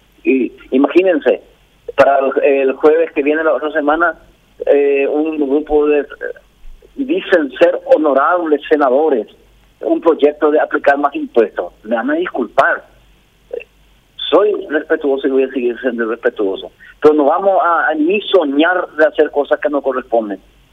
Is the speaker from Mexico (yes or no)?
no; Paraguay; orgullosos nos sentimos como paraguayos